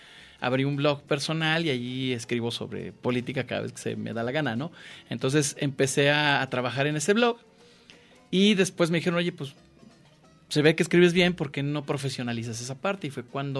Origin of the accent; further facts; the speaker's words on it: Guadalajara, Jalisco, Mexico; also born or lived in Puebla; soy de aquí de Guadalajara.